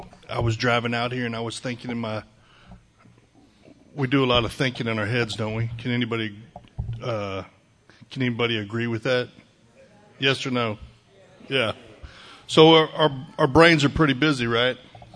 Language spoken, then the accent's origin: English; Dallas, Texas, United States; My story's the same. I grew up in Dallas.